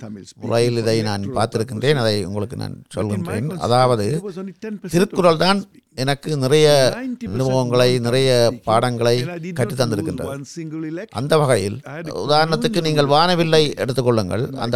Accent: Mauritius; எனது பூர்வீகம் வந்து தமிழ்நாடு. நான் இந்த தமிழ் பின்னணியையும் மொரிஷியஸ் நாட்டு சூழலையும் இரண்டையும் இசைவாக்கித்தான் நான் வளர்ந்தேன். அதேவேளை நான் ஒரு மொரிஷியஸ் பிரஜையாக இருப்பதற்கு எனது தமிழ் அடையாளம் எந்த ஒரு விதத்திலும் தடையாகவோ இடைஞ்சலாகவோ இல்லை.

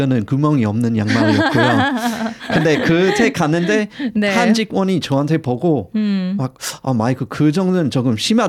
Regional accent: Australia; Korean is a second language; 저희 호주 사람들은 되게 캐주얼하고 약간 편안한 분위기 있잖아요.

